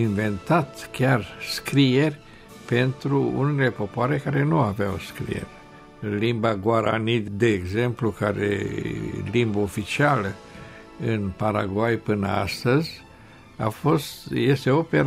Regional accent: Romania; nu m-am răbdat să nu-i spun că sunt din România.

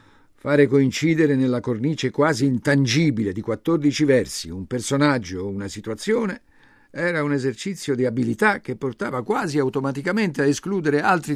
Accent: Rome, Lazio, Italy; accent: Roman; Nel mio dialetto, nel dialetto che risuonava e in buona parte tuttora risuona nelle strade di Roma.

